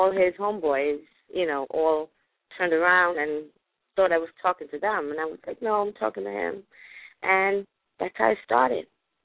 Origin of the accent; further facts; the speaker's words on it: Brooklyn, New York, United States; I grew up in Brooklyn, and I was in a relationship with someone